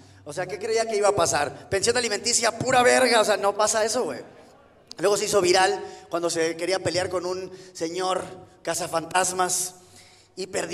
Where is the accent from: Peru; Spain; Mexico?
Mexico; Culiacán, Sinaloa; para mí, que soy del norte, soy de Culiacán, Sinaloa.